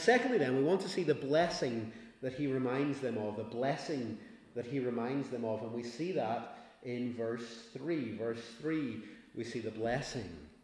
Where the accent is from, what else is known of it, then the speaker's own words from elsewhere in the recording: Northern Ireland, United Kingdom; Now, I know we're Scottish or Northern Irish in my case.